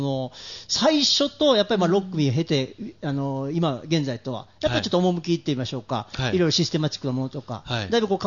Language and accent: Japanese; Mie, Japan; 私はなんちゃって関西ですけどね、三重県の出身ですから、